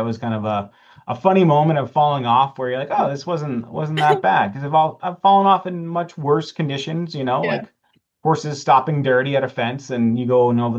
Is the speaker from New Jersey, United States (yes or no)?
no; Massachusetts, United States; so it was New England. So I grew up in Massachusetts.